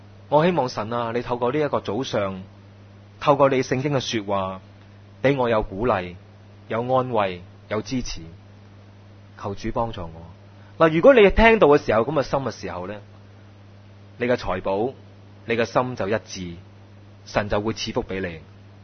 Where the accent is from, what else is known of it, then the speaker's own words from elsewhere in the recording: Hong Kong; 不在症呢，是我哋香港人一个好严重的症状。